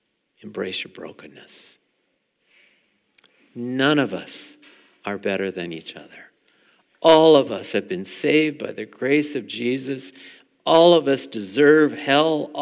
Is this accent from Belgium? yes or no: no; Carleton Place, Ontario, Canada; now in Perth, Canada; I used to be from Carlton Place, now I'm from Perth, it's even worse.